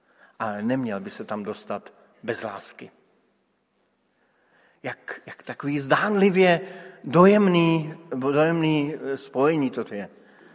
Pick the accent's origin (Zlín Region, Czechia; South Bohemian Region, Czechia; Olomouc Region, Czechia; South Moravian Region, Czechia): South Moravian Region, Czechia; Brno; Vyrůstal jsem v Brně a celé Brno pije vodu z řeky Svratky, která protýká tou řekou.